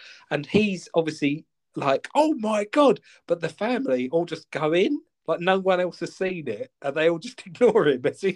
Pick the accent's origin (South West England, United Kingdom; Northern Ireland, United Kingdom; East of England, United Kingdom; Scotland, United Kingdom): East of England, United Kingdom; Westcliff; And then I gave my son a go, and he'd never shot a gun before, even though we're from Westcliff.